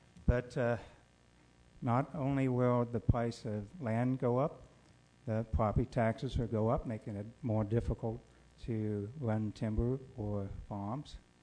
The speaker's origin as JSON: {"language": "English", "region": "California", "country": "United States", "tie": "born or raised there", "also_born_or_lived": "Oregon", "said": "I grew up in California. I lived in Oregon and worked for the Washington County there for quite a few years, and now I'm up here"}